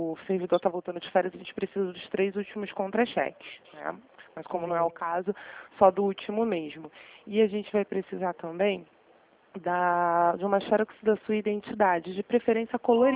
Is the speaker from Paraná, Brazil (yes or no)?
no; Rio de Janeiro, Brazil; mas nós somos do Rio de Janeiro, aqui de Vila Isabel.